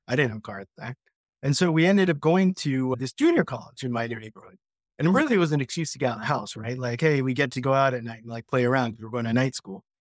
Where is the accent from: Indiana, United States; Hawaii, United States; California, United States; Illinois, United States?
California, United States; San Jose; And this is … I'm from San Jose, California.